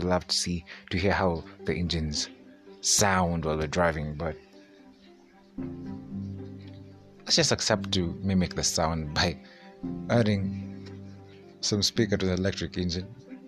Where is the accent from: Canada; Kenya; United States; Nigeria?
Kenya; I think that being Kenyan, we cannot do it.